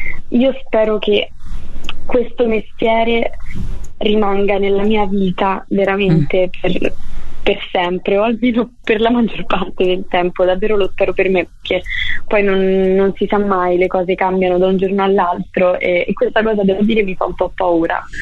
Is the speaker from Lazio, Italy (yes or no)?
yes; Sora, Lazio, Italy; now in Rome, Italy; mi sono trasferita a Roma, perché io sono di Sora, in provincia di Frosinone, quindi mi sono trasferita a Roma